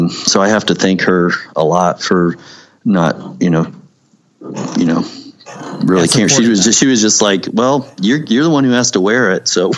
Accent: Missouri, United States; This is another thing that intrigues me about my hometown growing up, and it's in skating and all that. It's funny because the town over, the college town, Rolla

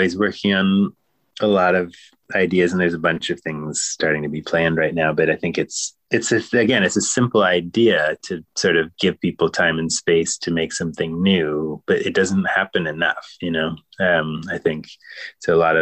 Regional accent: Ohio, United States; I'm obviously from Ohio, which is more, it feels like more East Coast in a way or something

